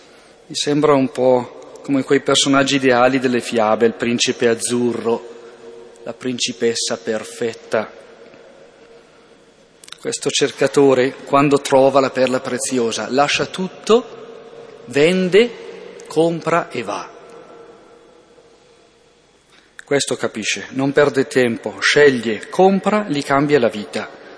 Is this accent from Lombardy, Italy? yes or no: yes; Bergamo, Lombardy, Italy; vengo a dirlo qui a Redona, io vengo da Redona